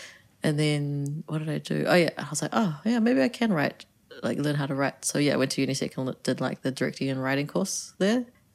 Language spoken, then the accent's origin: English; Waihi Beach, Bay of Plenty, New Zealand; I was born and raised in New Zealand, raised with, like, a really traditional Asian culture, but went to, obviously, like, a predominantly white school.